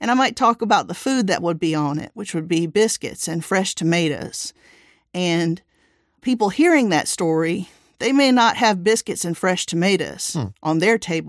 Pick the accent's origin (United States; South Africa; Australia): United States; the South; I come from the South, where we tell stories as parts of the toolbox that we bring to the table.